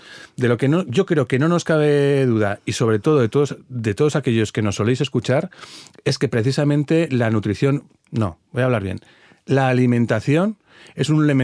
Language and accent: Spanish; Spain; a medida que nosotros, como españoles, realizamos ese proceso de transición nutricional